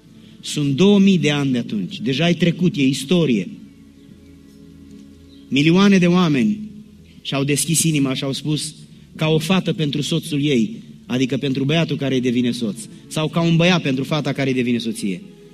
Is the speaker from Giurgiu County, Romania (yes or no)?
yes; Giurgiu, Giurgiu County, Romania; Eu vin din Giurgiu, de sub București, de pe malul Dunării, vecin cu Bulgaria.